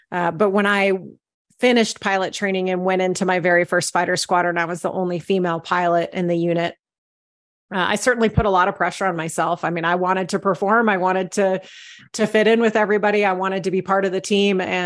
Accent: San Jose, California, United States; I grew up in San Jose, California, decided at the age of 10 that I wanted to be a fighter pilot

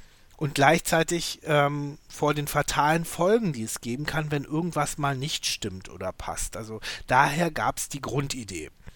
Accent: Berlin, Germany; Ich war, glaube ich, 8 so in etwa. Und ja, ich bin groß geworden in West-Berlin

